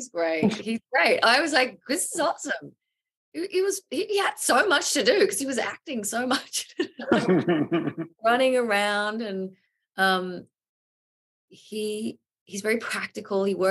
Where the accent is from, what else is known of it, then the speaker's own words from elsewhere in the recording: Australia; now in New York, United States; I consider myself an Aussie.